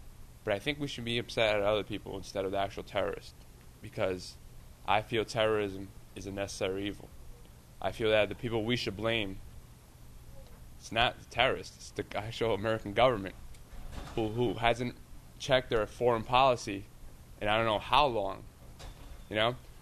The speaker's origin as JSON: {"language": "English", "country": "Colombia", "said": "I come from Colombia. Huh? In my own country, there's so many misinformed people"}